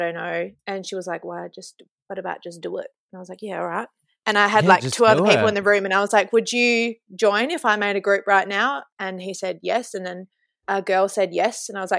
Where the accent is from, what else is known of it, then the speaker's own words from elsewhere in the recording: Kalgoorlie, Western Australia, Australia; I was born in Kalgoorlie Hospital and grew up here and like people knew my family.